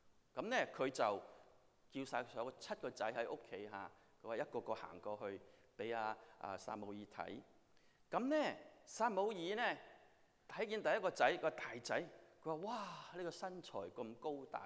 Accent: China; 其实在我们中国人的历史、就是、家庭里面，拉仔是拉心肝的，是吧？

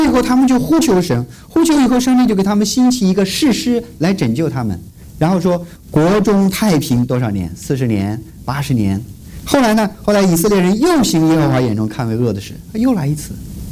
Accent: Urumqi, Xinjiang, China; 你知道我们是新疆那边嘛，乌鲁木齐，所以冬天的话很冷的。

